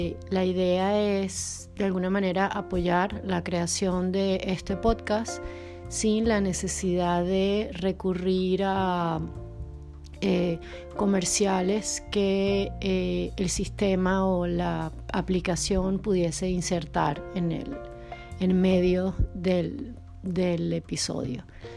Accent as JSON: {"language": "Spanish", "town": "Caracas", "region": "Capital District", "country": "Venezuela", "lives_now": "Porto, Portugal", "said": "grabo este podcast desde Oporto, en Portugal, pero soy de Caracas."}